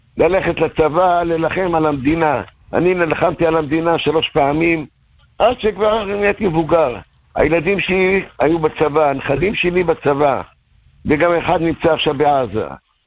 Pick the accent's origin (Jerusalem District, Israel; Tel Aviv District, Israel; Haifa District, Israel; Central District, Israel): Tel Aviv District, Israel; Tel Aviv; לא, לא, בכל החיים שלי גדלתי בתל אביב.